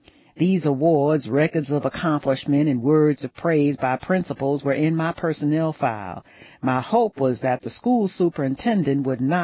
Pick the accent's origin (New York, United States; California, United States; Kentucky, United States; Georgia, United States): Georgia, United States; I called my Congressman Lindsey Thomas, whom I had known while growing up in South Georgia.